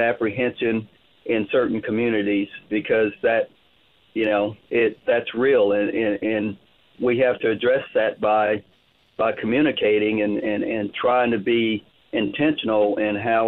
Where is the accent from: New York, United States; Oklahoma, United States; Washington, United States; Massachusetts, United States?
Oklahoma, United States; Tulsa; I grew up in the Tulsa public school system, and I took Oklahoma history in high school